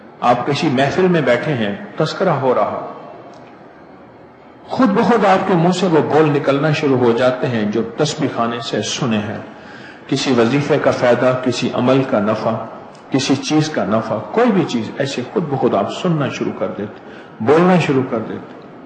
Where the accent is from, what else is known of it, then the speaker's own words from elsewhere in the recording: Lahore, Punjab, Pakistan; میں نے کہا میں لاہور سے ہوں۔